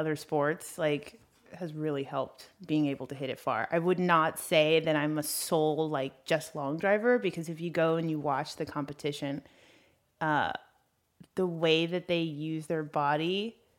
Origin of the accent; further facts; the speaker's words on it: Brentwood, California, United States; accent: valley girl; I think it's, I grew up in Brentwood.